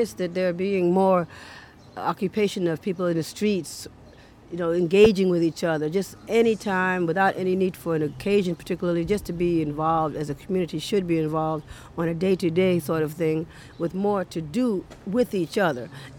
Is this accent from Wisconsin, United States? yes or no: no; Westbury, New York, United States; also born or lived in New Rochelle; Actually, I was born in New Rochelle, New York, and I grew up in Long Island, particularly Westbury, Long Island.